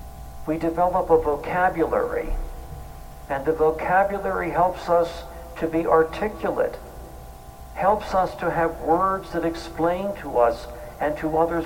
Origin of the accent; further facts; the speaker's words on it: Philadelphia, Pennsylvania, United States; As a kid growing up in Catholic grade school in Philadelphia